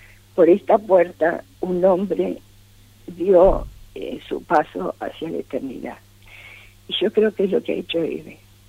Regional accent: Argentina

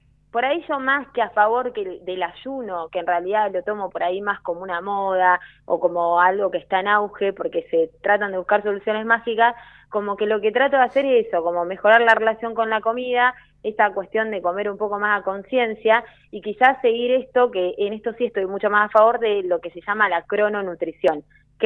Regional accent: Chacabuco, Buenos Aires Province, Argentina; Yo soy de Chacabuco, provincia de Buenos Aires, y es re pueblito

